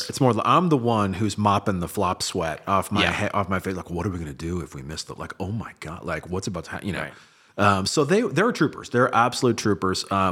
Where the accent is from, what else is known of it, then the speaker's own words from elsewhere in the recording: San Francisco, California, United States; also born or lived in Palo Alto; And I grew up out in San Francisco and then down the peninsula in Palo Alto and stuff. That's where I went to high school.